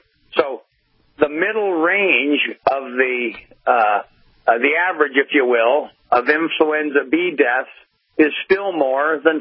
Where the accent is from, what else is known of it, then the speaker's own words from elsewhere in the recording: Hamilton, Ontario, Canada; now in Niagara, Canada; I was in Hamilton, a town, my hometown, an hour away from down here in Niagara.